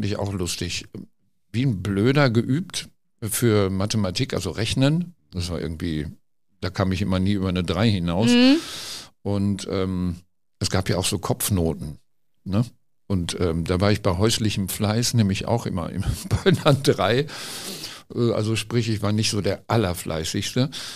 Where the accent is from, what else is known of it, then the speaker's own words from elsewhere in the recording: Recklinghausen, North Rhine-Westphalia, Germany; ich komme aus Recklinghausen-Suderwich, das war Sachsenstraße